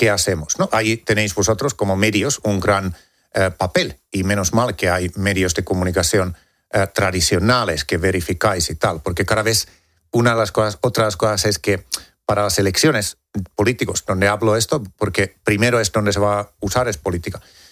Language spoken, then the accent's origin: Spanish; Finland; Yo soy de Finlandia. En Finlandia todos los niños tienen como una asignatura que es cómo analizar medios